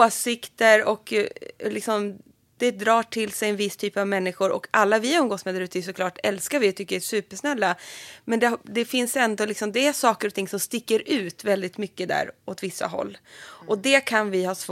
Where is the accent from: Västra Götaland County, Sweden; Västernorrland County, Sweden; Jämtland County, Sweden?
Västernorrland County, Sweden; Alnö; Nej, jag är från Alnö utanför Sundsvall.